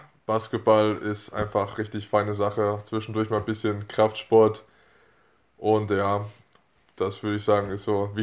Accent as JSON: {"language": "German", "region": "North Rhine-Westphalia", "country": "Germany", "said": "gebürtiger Siegerländer, dadurch auch der Bezug zum rhein-westfälischen EC. Jetzt gerade bin ich im Nordschwarzwald aktiv"}